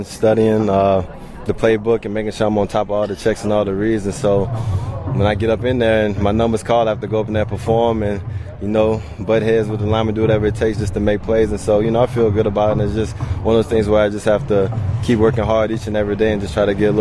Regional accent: Mississippi, United States; he's actually from 15 minutes where I'm born and raised in Mississippi.

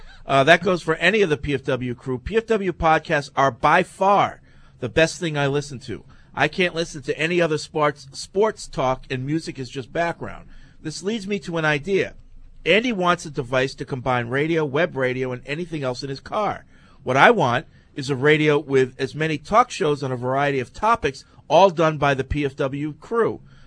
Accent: Azores, Portugal; now in United States; I'm originally from the Azores, became a U.S. citizen back in 01, and I love this country. I wouldn't want to live anywhere else, even if it's smelly Florida.

